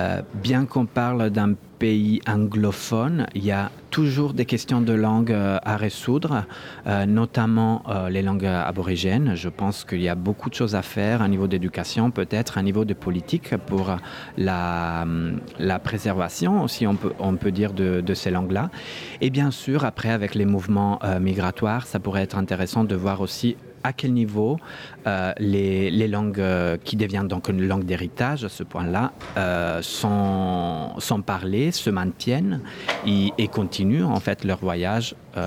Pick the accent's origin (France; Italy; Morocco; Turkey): Italy; northern Italy; first language Valoche; French is a second language; Donc, ma langue maternelle, c'est justement le valoche, qui est une langue minoritaire qui est en train de disparaître.